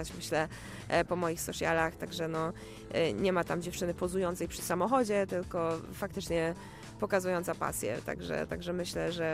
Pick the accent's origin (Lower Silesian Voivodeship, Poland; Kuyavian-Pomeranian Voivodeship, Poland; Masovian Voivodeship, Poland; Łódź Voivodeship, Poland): Lower Silesian Voivodeship, Poland; Jelenia Góra; Pochodzę z Jeleniej Góry, więc tam też się uczyłam i kończyłam edukację